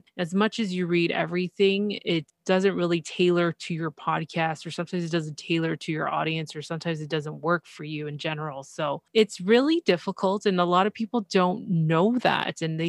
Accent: Toronto, Ontario, Canada; Specifically. So I'm from Toronto, Ontario, Canada. Toronto being the city, which most of you already heard or hear about. And Ontario is the province. I know you guys have states, but we have provinces.

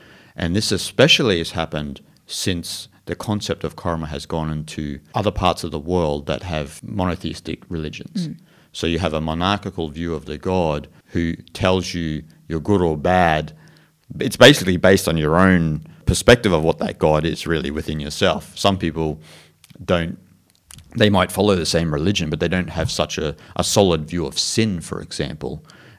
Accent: Australia; I remember growing up in Australia

